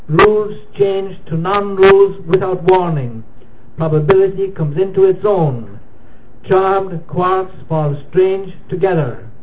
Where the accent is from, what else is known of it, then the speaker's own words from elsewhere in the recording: Ireland; now in United States; I'm from Alabama. I'm from Ireland originally.